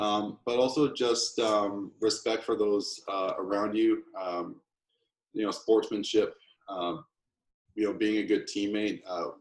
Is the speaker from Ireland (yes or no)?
no; Canada; growing up in Canada, we never see swimmers on TV.